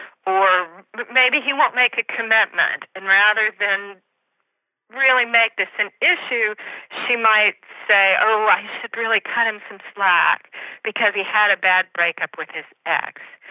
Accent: the South, United States; I was raised in the South, so those kind of things feel gentlemanly to me.

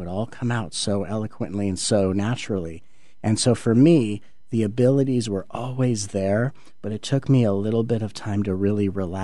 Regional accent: Los Angeles, California, United States; when I was growing up in the Los Angeles area

